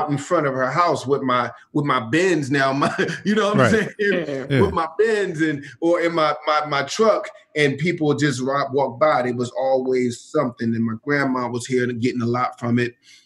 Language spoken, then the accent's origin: English; Philadelphia, Pennsylvania, United States; So I'm from Richard Island